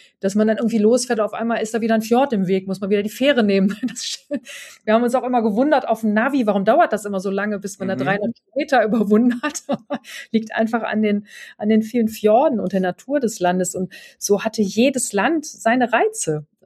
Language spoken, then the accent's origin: German; Aachen, North Rhine-Westphalia, Germany; Ich komme ja aus Aachen